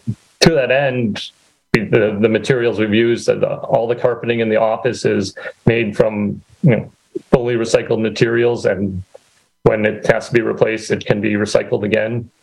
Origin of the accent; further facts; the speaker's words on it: Manitowoc, Wisconsin, United States; also born or lived in Chicago / Baltimore; I grew up in Manitowoc, went to high school in Lincoln, went to college in Chicago, worked in Chicago, then Baltimore, Washington area for a while, then back to Chicago for a few years.